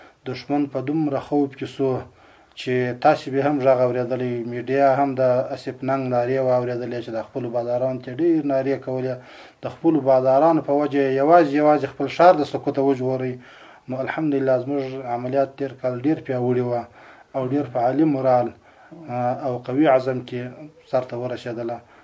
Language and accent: Pashto; Helmand, Afghanistan; ځکه زه د هلمند د تللی یم فراه ته استول سوی یم